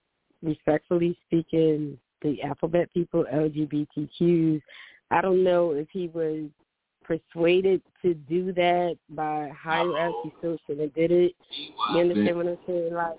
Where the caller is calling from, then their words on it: Philadelphia, Pennsylvania, United States; Hello, hi. I'm calling from Philadelphia.